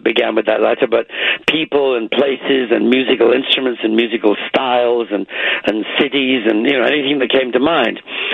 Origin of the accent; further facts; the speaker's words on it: England, United Kingdom; Plus, being English, I do love a bad joke and a bad pun.